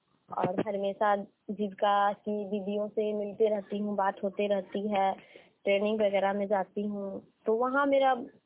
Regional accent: Nariyar, Bihar, India; मैं नरियार पंचायत की निवासी हूँ, मोतीपुर प्रखंड की।

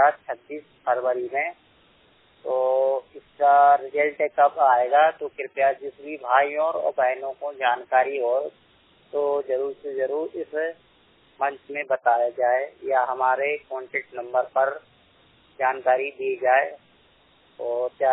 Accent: Bhopal, Madhya Pradesh, India; मैं भोपाल जिले का निवासी हूँ।

